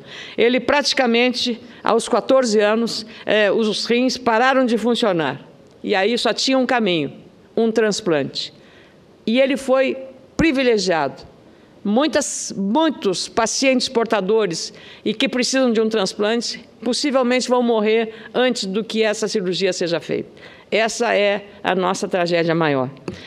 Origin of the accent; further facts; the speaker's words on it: Rio Grande do Sul, Brazil; eu sou gaúcha, senadora do Rio Grande do Sul, com muita honra